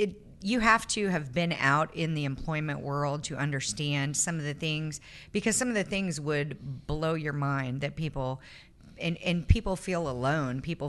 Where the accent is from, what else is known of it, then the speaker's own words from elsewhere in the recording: Kansas City, Missouri, United States; I grew up in Kansas City North, graduated from Winnetonka High School and Maple Woods Community College.